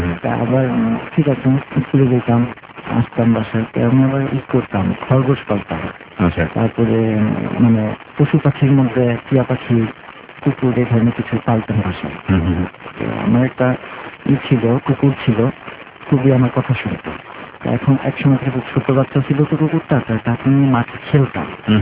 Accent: Rangpur, Rangpur Division, Bangladesh; আমার বেড়ে ওঠা রংপুরে, রংপুরে আমার জন্মস্থান।

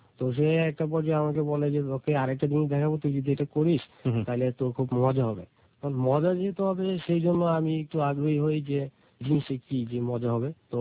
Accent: Mymensingh, Mymensingh Division, Bangladesh; আমি এসেছি ময়মনসিংহ থেকে।

